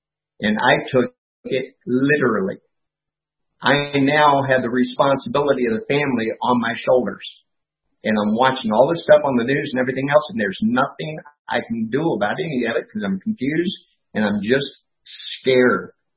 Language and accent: English; Fort Benning, Georgia, United States; born there; When we moved back to the United States, course, since I was born in Fort Benning, we go to Fort Benning.